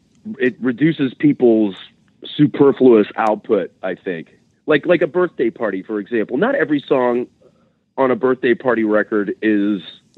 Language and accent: English; Pittsburgh, Pennsylvania, United States; Like, I grew up in Pittsburgh in the 70s.